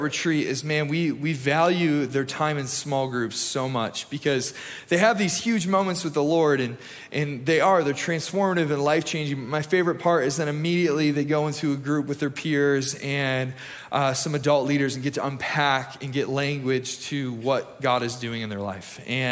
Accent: Michigan, United States; now in Tennessee, United States; I am originally from Michigan, and Michigan State is absolute garbage this year, so I am full on Tennessee Volunteer this fall.

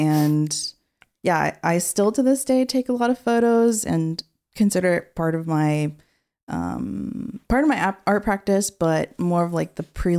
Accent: Norwalk, California, United States; But yeah, I grew up in Norwalk, Californ

